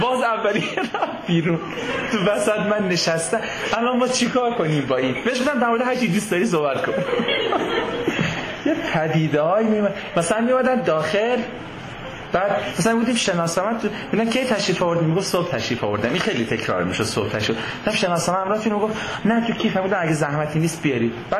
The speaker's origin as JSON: {"language": "Persian", "town": "Tehran", "region": "Tehran Province", "country": "Iran", "tie": "born or raised there", "said": "بهش گفتیم بچه تهرانم"}